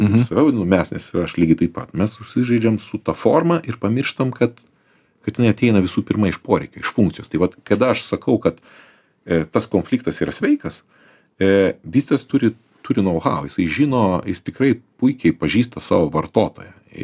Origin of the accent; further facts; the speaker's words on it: Vilnius, Vilnius County, Lithuania; born there; Iš tikrųjų, tai aš esu gimęs Vilniuje, bet mano pase parašyta, kad gimiau Kaune.